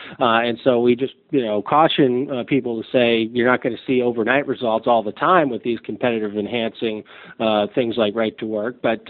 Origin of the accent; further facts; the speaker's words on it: Michigan, United States; We're going to compete with my home state of Michigan